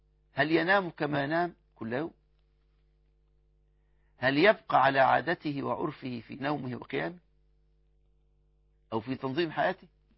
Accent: Egypt

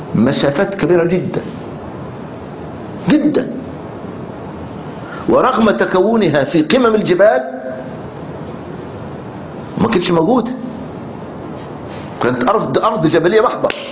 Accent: Egypt; رحنا نصطاد سمك في البحر الأحمر عندنا في مصر

